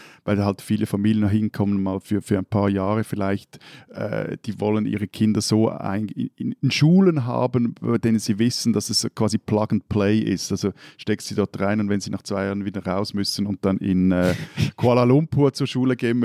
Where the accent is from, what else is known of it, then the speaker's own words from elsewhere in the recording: Zurich, Switzerland; die auch etwas im Einzugsgebiet der Region sind, wo ich aufgewachsen bin, also das ganze Zürich